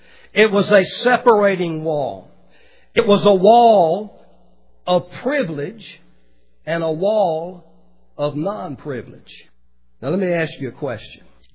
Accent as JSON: {"language": "English", "region": "the South", "country": "United States", "tie": "born or raised there", "said": "And I grew up in the South, as most of you know. I grew up in the segregated South."}